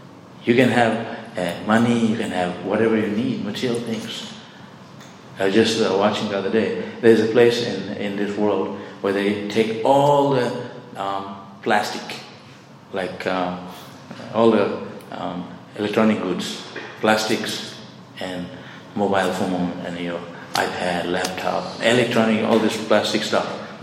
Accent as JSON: {"language": "English", "country": "India", "tie": "born or raised there", "said": "when I was growing up in India, we didn't have much."}